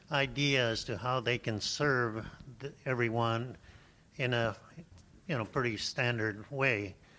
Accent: New Mexico, United States; I'm from New Mexico

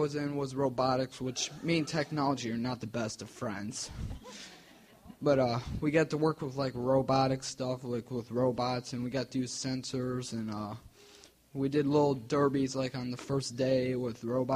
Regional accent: Villa Park, Illinois, United States; I'm from Villa Park in the western suburbs of Chicago. I'm 17 years old, and I go to Edison Trail.

